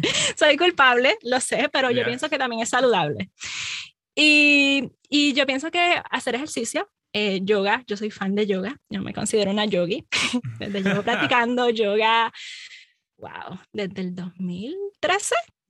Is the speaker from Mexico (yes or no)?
no; Vega Baja, Puerto Rico; crecí en Puerto Rico, Vega Baja, ¿saben? Del mismo neighborhood de … ¿no? De Almirante.